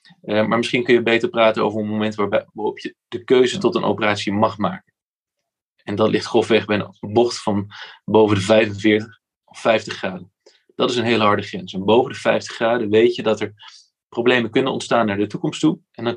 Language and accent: Dutch; Maastricht, Limburg, Netherlands; Ik ben opgegroeid in de Maastrichtse, heb daar mijn hele opleiding gedaan tot orthopeed.